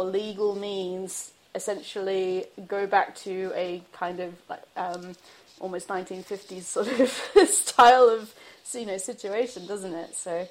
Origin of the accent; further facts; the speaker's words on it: Australia; now in United Kingdom; I'm an immigrant to the UK, so I'm from Australia originally